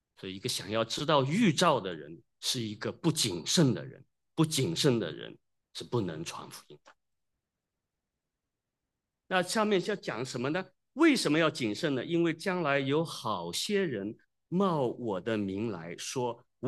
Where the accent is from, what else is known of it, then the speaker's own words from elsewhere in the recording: China; 那圆明园呢，是我们中国人觉得那个园林修造的是非常好的，